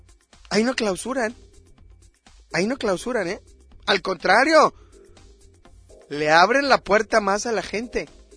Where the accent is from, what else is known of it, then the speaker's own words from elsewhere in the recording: Mexico; nosotros somos mexicanos